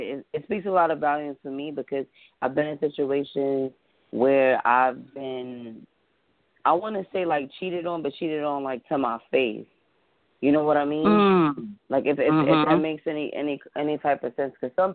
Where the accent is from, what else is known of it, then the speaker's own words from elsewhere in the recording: New York City, New York, United States; I am from New York, New York. I'm from a small little part of Manhattan. The area is called Chelsea, but I'm from Fulton Projects